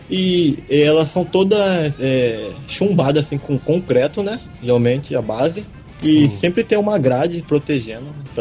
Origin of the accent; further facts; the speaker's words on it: Brazil; E eu mesmo sou brasileiro, né?